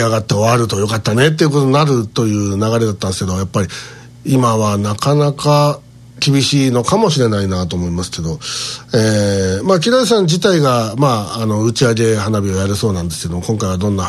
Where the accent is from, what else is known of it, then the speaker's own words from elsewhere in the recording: Osaka, Japan; こちら地元大阪では